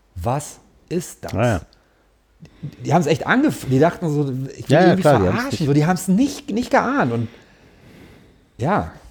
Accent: Gelsenkirchen, North Rhine-Westphalia, Germany; Und ich komme aus Gelsenkirchen, aus dem Ruhrpott, so

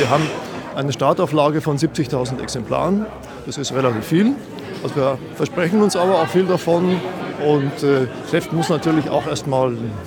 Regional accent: Bad Aibling, Bavaria, Germany; now in Berlin, Germany; Ich bin alles andere als gebürtiger Berliner. Der Verlag sitzt im tiefen Oberbayern in Bad Aibling, das liegt zwischen München und Rosenheim. Die Redaktion, da komme ich auch her, deshalb spreche ich auch so.

